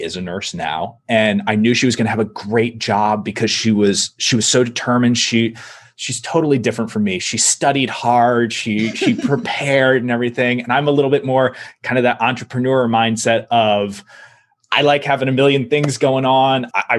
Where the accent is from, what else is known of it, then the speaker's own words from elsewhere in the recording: Virginia, United States; also born or lived in Colorado / Maryland / Michigan / Texas; I moved around a lot as a kid. So my dad was an FBI agent and I was born in Colorado, lived in Maryland, Michigan, Texas, finally settling in Virginia.